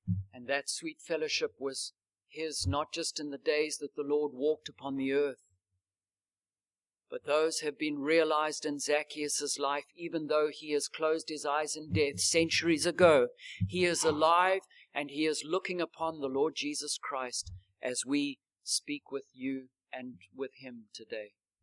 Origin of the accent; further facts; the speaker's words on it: Zimbabwe; I never knew the Lord Jesus Christ when I was growing up in Zimbabwe.